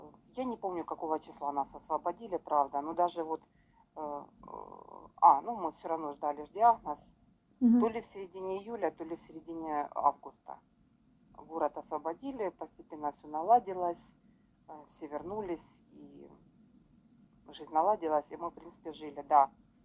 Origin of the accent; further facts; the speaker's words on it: Sverdlovsk, Luhansk Oblast, Ukraine; Мы из Сверодловска. Это Луганская область.